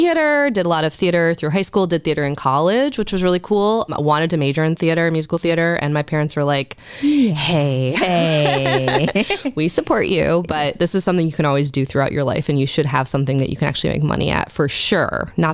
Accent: Novi, Michigan, United States; also born or lived in Southern Illinois / West Texas / North Carolina; I am. I'm from Michigan. I'm from Novi, Michigan. I moved around a lot as a kid. I have lived in Southern Illinois. I lived in West Texas.

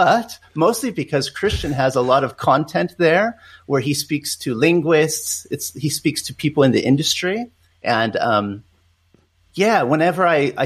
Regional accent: California, United States; moved away as an adult; now in Europe; I was born in California. I'm from Southern California. That's where I grew up.

